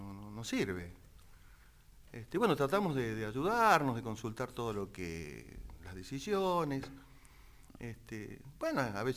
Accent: Villa Mercedes, San Luis, Argentina; also born or lived in Córdoba; Yo me crié en Villa Mercedes, San Luis.

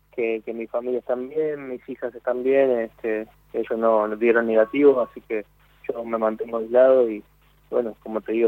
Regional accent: Río Grande, Tierra del Fuego, Argentina; also born or lived in Ushuaia; yo nací en Ushuaia, y después nos mudamos a Río Grande, ahí nació mi hermano menor, y hasta los 10 años prácticamente estuve ahí en el sur.

